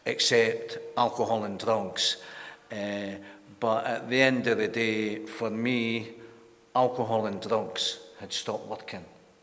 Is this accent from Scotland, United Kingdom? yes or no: yes; Glasgow, Scotland, United Kingdom; growing up in Glasgow.